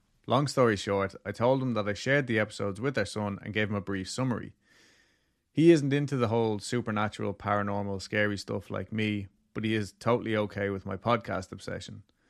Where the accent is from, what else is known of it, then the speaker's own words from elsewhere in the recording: Texas, United States; I'm originally from North Texas, but now live in South California.